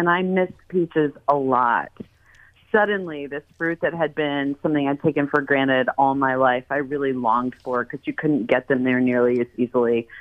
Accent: Atlanta, Georgia, United States; I am from Georgia. I'm from Atlanta, Georgia, and I will tell you that when I was becoming a food writer, it wasn't really an occupation.

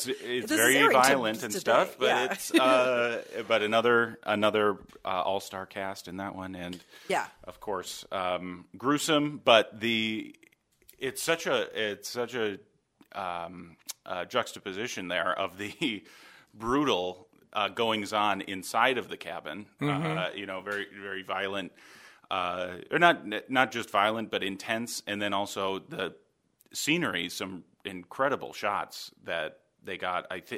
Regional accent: Minnesota, United States; I left the hockey movies out. I'm from Minnesota.

